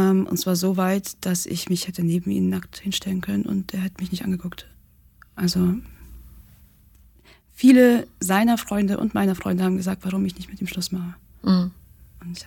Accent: Russia; Also ich komme aus Russland.

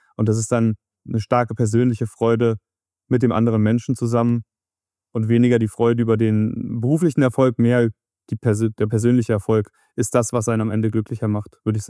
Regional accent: Marburg, Hesse, Germany; also born or lived in Frankfurt; ich komme aus Mittelhessen, aus Marburg, habe auch einige Jahre in Frankfurt gelebt und gearbeitet

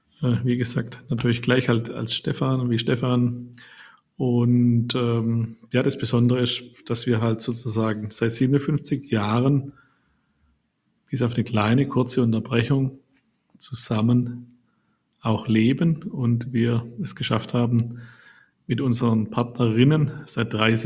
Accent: Freiburg im Breisgau, Baden-Württemberg, Germany; now in Stuttgart, Germany; Also geboren sind wir in Stuttgart. Das ist in der Stadt, in der wir heute auch leben. Aber wir sind dort nicht aufgewachsen. Wir sind in Freiburg im Breisgau aufgewachsen. In den 70er, 80er Jahren.

